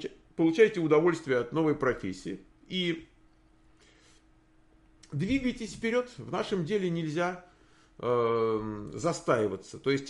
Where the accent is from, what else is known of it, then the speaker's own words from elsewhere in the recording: Moscow, Russia; А я вырос в Москве